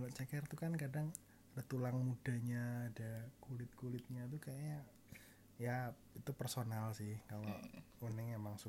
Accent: Yogyakarta, Special Region of Yogyakarta, Indonesia; lagi-lagi karena selera saya sebagai orang Jogja suka makanan manis

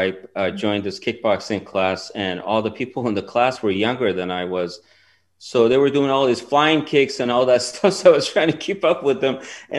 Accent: Iran; they started circulating that, yeah, I'm from Iran

